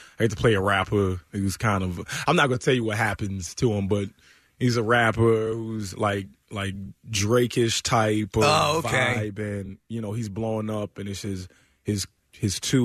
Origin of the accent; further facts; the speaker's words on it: Scotland, United Kingdom; I am from Scotland.